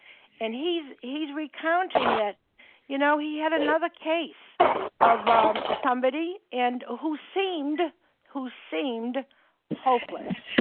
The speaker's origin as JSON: {"language": "English", "region": "Massachusetts", "country": "United States", "said": "I'm from Massachusetts"}